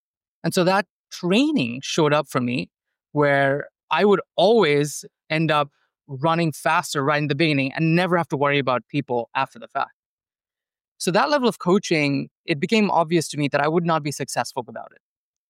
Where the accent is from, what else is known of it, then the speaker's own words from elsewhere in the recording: India; I grew up in India, as every boy in India wants to pursue that cricket life.